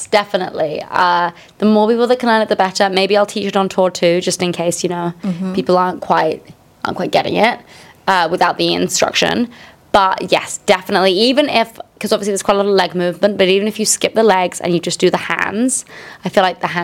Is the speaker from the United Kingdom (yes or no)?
yes; United Kingdom; I'm one of the few British people that have been to Gelsenkirchen.